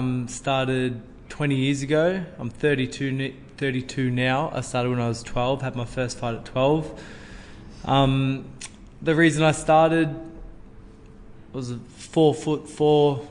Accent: Bairnsdale, Victoria, Australia; So I grew up in Bensdale.

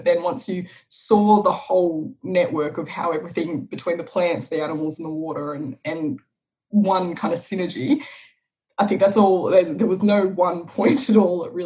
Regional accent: Blacktown, New South Wales, Australia; So I'm originally from Blacktown out of Western Sydney, and I'm first-generation Australian born.

